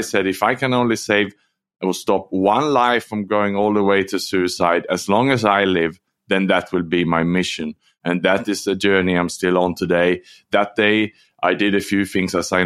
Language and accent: English; Sweden; born there; English is a second language; So, Steve, I was born in Sweden